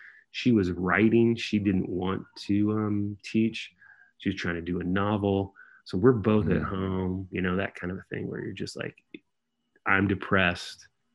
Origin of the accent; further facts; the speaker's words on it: San Jose, California, United States; we're going to move back to, like, my wife's from San Diego area. I was from San Jose. So we moved back here.